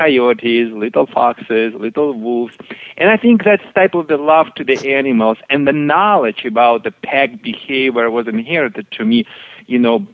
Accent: Russia; Yes, I came from Russia with Russia.

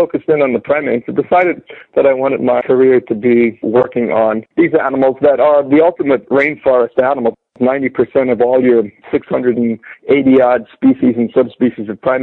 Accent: New York City, New York, United States; I grew up in the Bronx initially, and there's not a lot of rainforest in the Bronx, and not a lot of animals.

